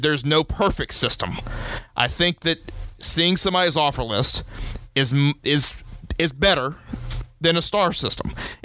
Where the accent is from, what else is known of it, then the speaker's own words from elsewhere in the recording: Louisiana, United States; because I grew up in Louisiana, grew up in Southeast Louisiana with the Saints.